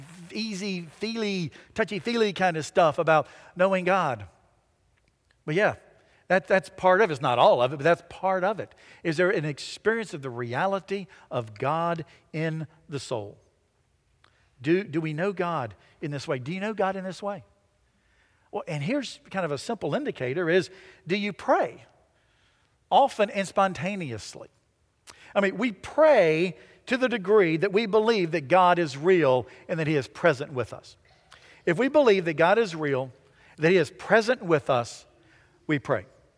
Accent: the South, United States; born there; I was born in the South, so I must be a Christian.

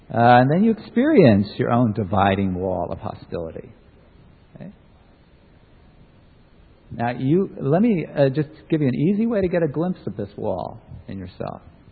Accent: New York, United States; You know, I'm a New Yorker, after all.

